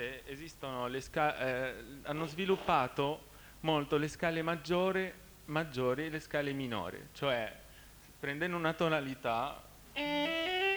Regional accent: Lebanon; born there; Italian is a second language; io nato in Libano

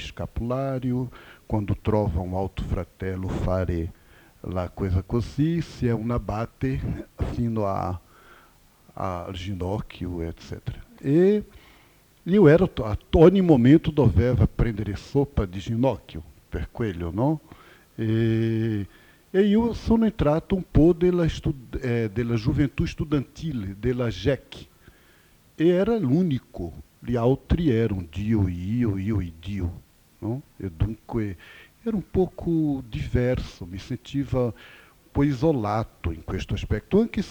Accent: Camaragibe, Pernambuco, Brazil; born there; Italian is a second language; Io sono nato in Recife, quer dizer, nel grande Recife, Camaragibe, e di una famiglia di operari.

